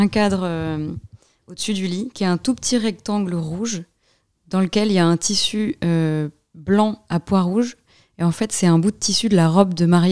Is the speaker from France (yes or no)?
no; Belgium; born there; Non, je suis née en Belgique, en plus, donc c'est un peu honteux de ma part